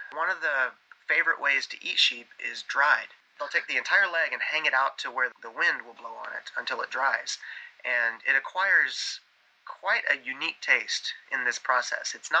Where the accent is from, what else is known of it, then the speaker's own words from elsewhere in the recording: Florida, United States; Remember, I'm from Florida where I scuba dive with no wetsuit on.